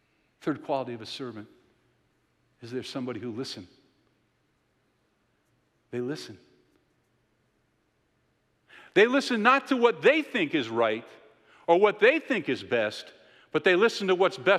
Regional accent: United States; We're Americans. I'm an American.

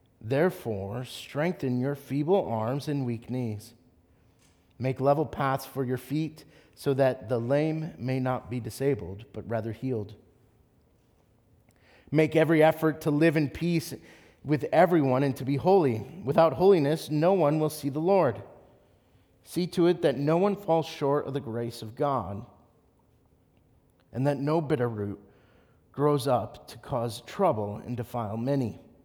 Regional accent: Minnesota, United States; but I grew up in Minnesota, where I'm a Twins fan.

